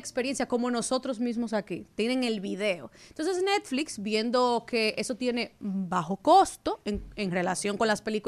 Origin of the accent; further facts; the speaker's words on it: Dominican Republic; lo vamos a decir como buen dominicano